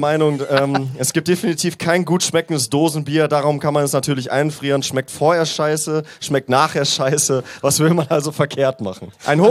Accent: Germany; Wir kommen halt aus dem Westen

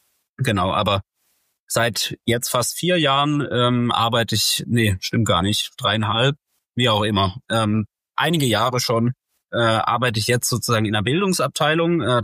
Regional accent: Baden-Württemberg, Germany; now in Berlin, Germany; ich komme aus Süddeutschland eigentlich und bin tatsächlich wegen des Museums eigentlich nach Berlin gezogen, denn ich habe schon zu Schulzeiten mich mit Biologie viel beschäftigt und habe damals tatsächlich aus Stuttgart kommend quasi oder aus der Region Stuttgart

